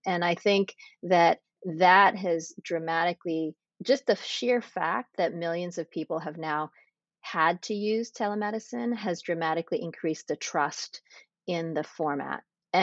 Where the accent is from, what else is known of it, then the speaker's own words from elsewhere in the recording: Framingham, Massachusetts, United States; Yeah, I grew up in Massachusetts in a suburb called Framingham, actually where the Framingham Heart Study has been done.